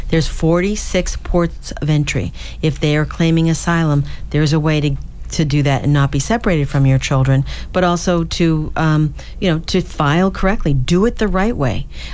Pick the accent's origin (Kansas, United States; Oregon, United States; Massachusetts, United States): Massachusetts, United States; Groton; You have in my hometown in Groton last fall